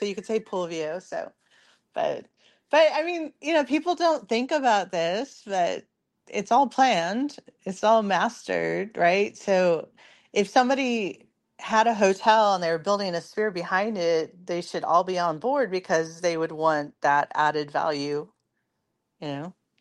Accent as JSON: {"language": "English", "region": "California", "country": "United States", "said": "So like, I'm from California."}